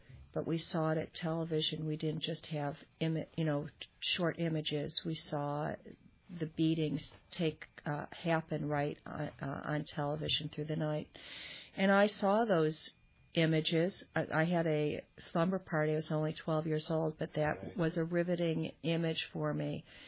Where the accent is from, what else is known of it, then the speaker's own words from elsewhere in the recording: Chicago, Illinois, United States; I came from Chicago.